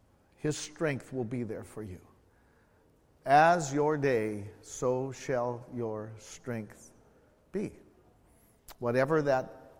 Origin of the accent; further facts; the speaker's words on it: California, United States; born there; and I'm a Californian by birth, so I can say this.